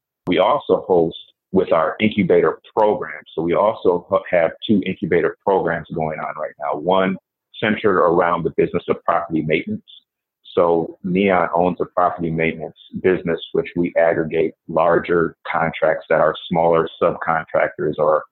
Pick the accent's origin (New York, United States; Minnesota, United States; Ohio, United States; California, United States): Minnesota, United States; Minneapolis; So I'm from this community. I'm from North Minneapolis.